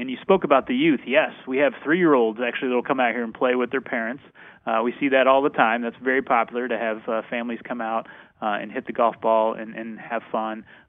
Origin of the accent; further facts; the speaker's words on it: Manhattan, Kansas, United States; So I'm from Manhattan, Kansas